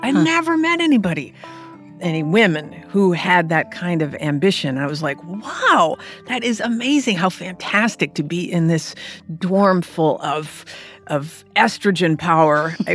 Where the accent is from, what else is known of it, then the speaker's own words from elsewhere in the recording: California, United States; And Dan, my husband, who's from Michigan, now I was from California, right?